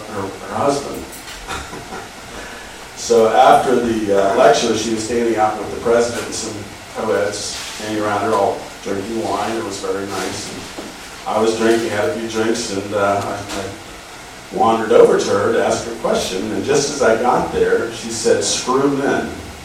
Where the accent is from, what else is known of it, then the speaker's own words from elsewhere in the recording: Columbus, Ohio, United States; now in Martinsburg, United States; I'm from Columbus, Ohio.